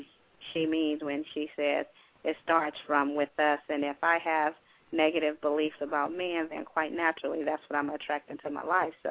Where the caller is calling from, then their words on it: California, United States; California.